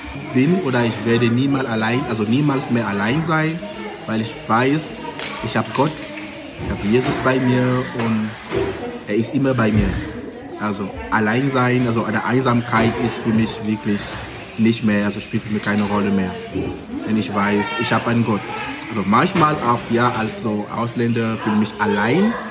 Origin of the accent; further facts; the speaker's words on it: Cameroon; German is a second language; now in Germany; Ich bin weit weg. Ich komme aus Kamerun.